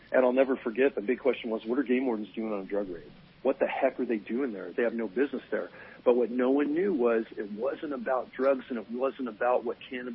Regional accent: Morgan Hill, California, United States; a stone's throw above U.S. Reservoir in my hometown of Morgan Hill, California, South Santa Clara County, South Silicon Valley.

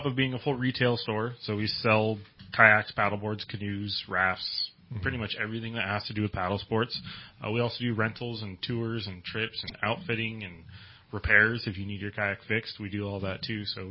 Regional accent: Cottonwood, California, United States; I grew up here in Northern California, actually down in Cottonwood.

